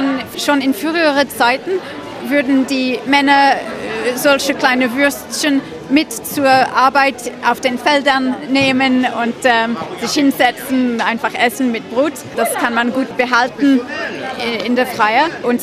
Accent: England, United Kingdom; German is a second language; now in Antibes, France; Ich bin ursprünglich aus England, aber es gefällt mir sehr, hier in Südfrankreich zu wohnen, besonders in Antibes

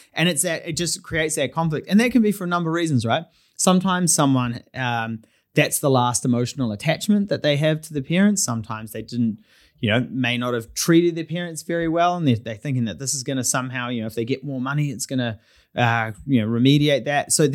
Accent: Red Beach, Auckland, New Zealand; my next door neighbor, when I was growing up in Red Beach

